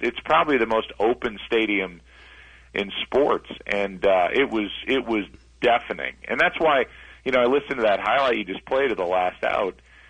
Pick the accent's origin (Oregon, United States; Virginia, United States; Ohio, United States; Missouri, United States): Missouri, United States; St. Louis; It's hilarious just because I grew up with Hamm in St. Louis.